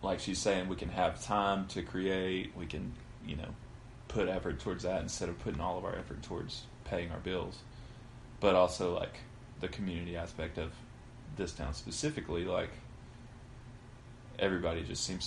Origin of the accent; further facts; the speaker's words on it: Florence, Alabama, United States; like, we're from Florence, Alabama, you know, instead of pulling the Muscle Shoals card all the time.